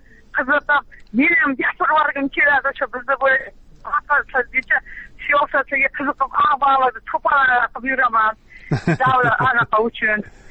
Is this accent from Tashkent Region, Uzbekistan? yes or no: yes; Xalqobod, Tashkent Region, Uzbekistan; Toshkent oblasi Yangiyo'l rayon Xalqobod poshalkasidanman.